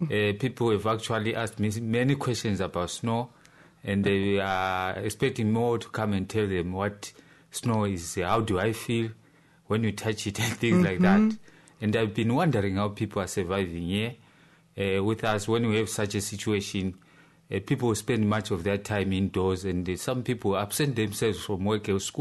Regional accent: Hwange, Matabeleland North, Zimbabwe; when I grew up in Tete, that is Wange, near one of the biggest national park, that is Wange National Park in Zimbabwe.

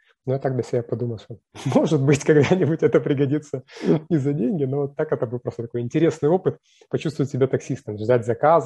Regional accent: Odesa, Odesa Oblast, Ukraine; я одессит, я украинец.

